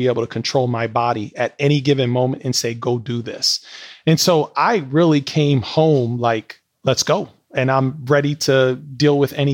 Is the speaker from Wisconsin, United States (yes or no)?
yes; Wisconsin, United States; because I knew I'm from Wisconsin and I was going to have to take public transportation.